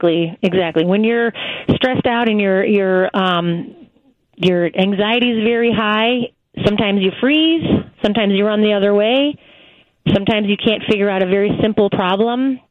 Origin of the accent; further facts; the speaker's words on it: La Grange Park, Illinois, United States; And I'm from LaGrange Park.